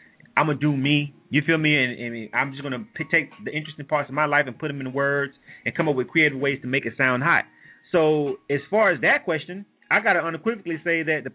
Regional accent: Deep South, United States; I think growing up in the Deep South like that, it had a lot to do with it.

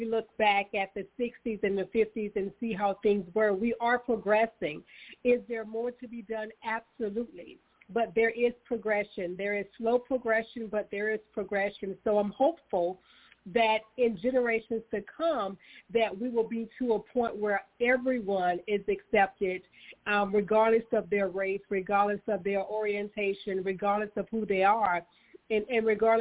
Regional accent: South Carolina, United States; I'm a native from South Carolina. So racism in South Carolina is something that's really second nature to us.

